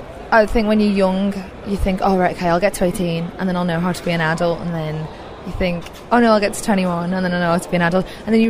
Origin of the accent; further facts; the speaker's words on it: Liverpool, North West England, United Kingdom; also born or lived in Leeds; I lived in Leeds for a long time, and I'm obviously from Liverpool.